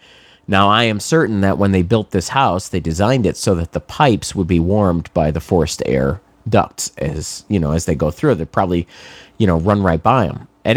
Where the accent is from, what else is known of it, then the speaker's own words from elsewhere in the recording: New England, United States; Now, I grew up in New England. I am no stranger to snow and shoveling, but I am sick of it.